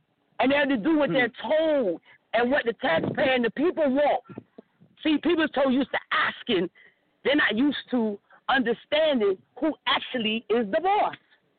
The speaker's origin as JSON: {"language": "English", "town": "Philadelphia", "region": "Pennsylvania", "country": "United States", "lives_now": "Tampa, United States", "said": "You know I'm here in Tampa, Florida. And by the way, I'm from Free North, Philly, folks."}